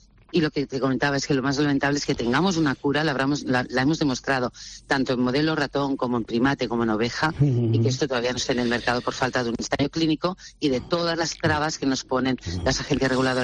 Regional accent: Terrassa, Catalonia, Spain; yo soy de Tarrasa y ellos están en Barcelona

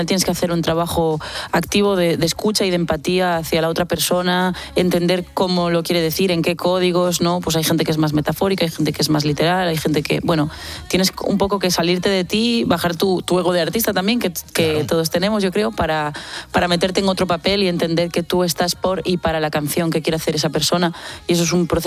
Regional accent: Pontevedra, Galicia, Spain; Bueno, siempre como gallega y pontevedresa siempre he estado muy vinculada al mar

